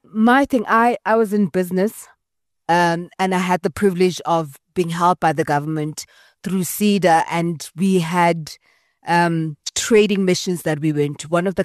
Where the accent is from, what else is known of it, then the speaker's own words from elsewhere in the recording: South Africa; which industries do you think we as South African can really take over and protect?